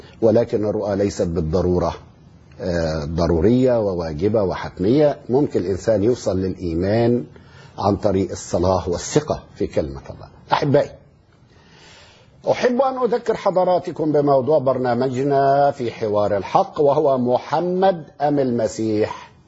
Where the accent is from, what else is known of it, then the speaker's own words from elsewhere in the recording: Egypt; من أجل الأحداث الحزينة التي تجتاح بلادنا مصر